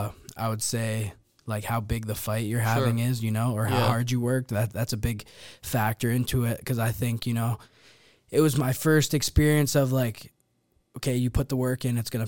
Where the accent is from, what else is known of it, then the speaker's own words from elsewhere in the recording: Canada; you know, being Canadian, fan of GSP